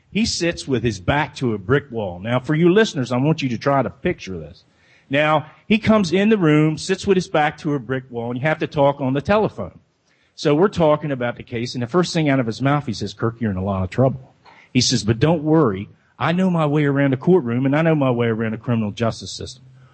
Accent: Cambridge, Maryland, United States; No, I'm from the Eastern Shore. I grew up in Cambridge, Maryland, a little small seaside town, where I was a commercial crabber all my life.

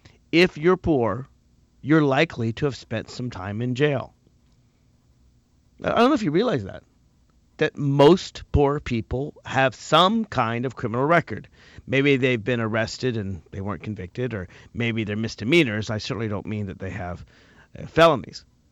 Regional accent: Virginia, United States; in my home state of Virginia, the governor, Terry McAuliffe, supports Medicaid expansion

